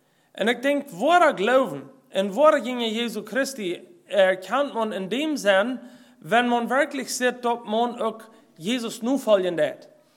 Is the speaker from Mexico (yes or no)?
yes; Mexico; Bei uns in Mexiko ist es so, dass wir können im Vorjahr einmal in Stadt nicht kommen können